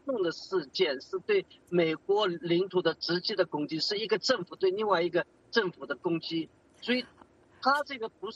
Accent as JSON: {"language": "Chinese", "country": "China"}